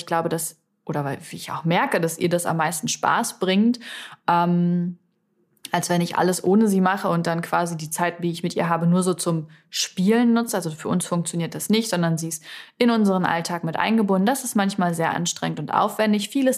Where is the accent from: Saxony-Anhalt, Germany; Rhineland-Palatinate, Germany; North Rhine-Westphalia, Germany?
Saxony-Anhalt, Germany; Salzwedel; bis Salzwedel, also meine Heimatstadt, wo ja auch meine Mama zum Beispiel wohnt